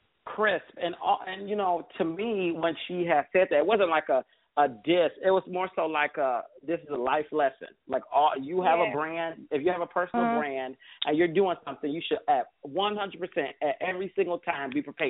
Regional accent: Michigan, United States; now in San Diego, United States; I went home to Michigan because I'm from Michigan, but I stay in San Diego.

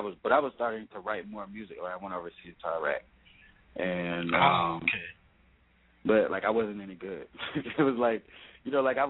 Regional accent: College Park, Georgia, United States; also born or lived in Bermuda; I'm from College Park. I was born in Bermuda. So I'm a military brat. Like, I lived a lot of places before I, you know, got cemented in Georgia. So I've been in College Park since about like 06.

